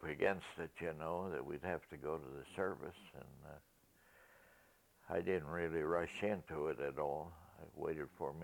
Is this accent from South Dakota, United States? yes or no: yes; Clear Lake, South Dakota, United States; also born or lived in Minnesota; I was born in Clear Lake, South Dakota, 1929, April 23.